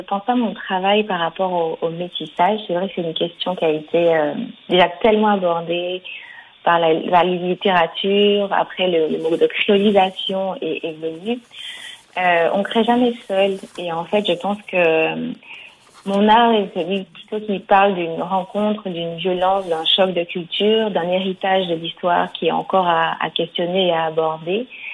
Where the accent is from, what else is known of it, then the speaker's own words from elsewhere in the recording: Guadeloupe, France; also born or lived in Mexico; mon vécu en tant que guadeloupéenne, c'est celui d'une assimilation française en Guadeloupe qui est toujours en cours.